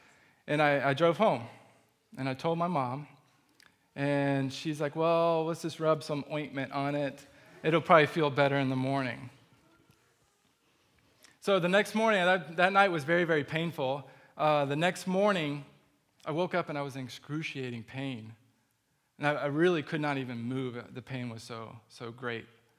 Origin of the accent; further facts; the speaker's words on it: Florida, United States; also born or lived in South Carolina; And we moved to Florida from South Carolina, where I was born, about the age of 6.